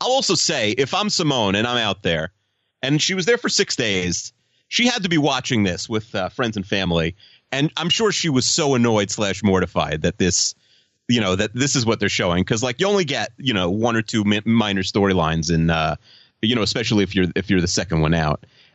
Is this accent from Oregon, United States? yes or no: no; New York, United States; And I'm also from New York, like she is.